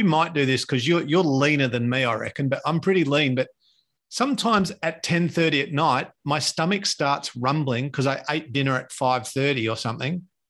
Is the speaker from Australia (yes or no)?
yes; Australia; I grew up in Australia, in an Australian household with traditional kind of, you know, food and a mum who loved to cook.